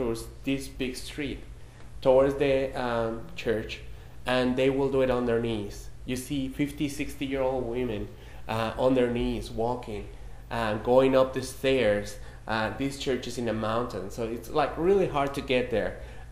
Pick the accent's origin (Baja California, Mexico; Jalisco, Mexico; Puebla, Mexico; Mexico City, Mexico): Mexico City, Mexico; As you might have guessed, I'm from Mexico City, or I'm from Mexico